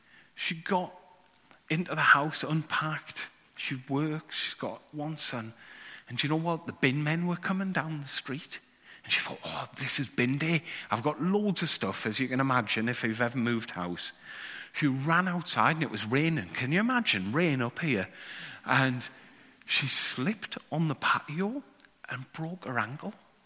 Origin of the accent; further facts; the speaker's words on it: England, United Kingdom; I come from England.